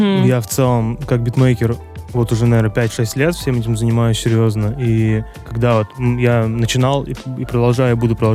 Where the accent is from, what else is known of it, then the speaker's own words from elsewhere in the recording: Kyrgyzstan; born there; moved away; В свою родную страну, где я родился. Для кого-то, наверное, новость. Я родился в Кыргызстане.